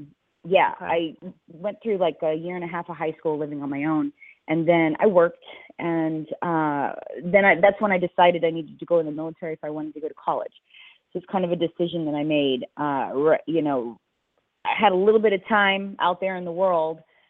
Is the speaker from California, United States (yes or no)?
no; Louisiana, United States; I grew up in the South, so small town and, yeah, Louisiana.